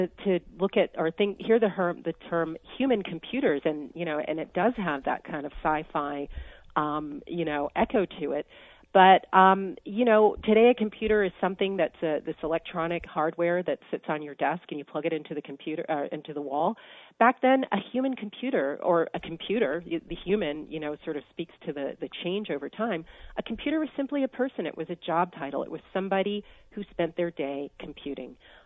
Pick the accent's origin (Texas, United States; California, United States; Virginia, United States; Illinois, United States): Virginia, United States; Hampton; I grew up in Hampton, Virginia. It's about 3 hours driving from Washington, D.C. on the Virginia coast.